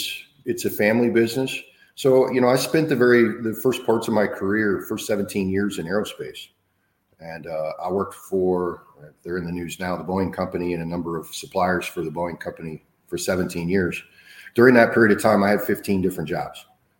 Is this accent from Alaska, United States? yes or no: no; Wichita, Kansas, United States; moved away as an adult; now in Port St. Lucie, United States; I'm originally from Wichita, Kansas. And if you've ever been there, beautiful place. But the winter is a little harsh, right? So I moved to Port St. Lucie, Treasure Coast area here 10 years ago.